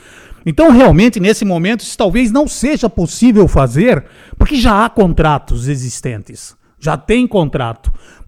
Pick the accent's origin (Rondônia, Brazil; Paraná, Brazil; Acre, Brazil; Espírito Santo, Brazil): Paraná, Brazil; Curitiba; born there; Muitos sabem que eu sou nascido em Curitiba, sou nascido no Paraná e minha família praticamente toda mora lá ainda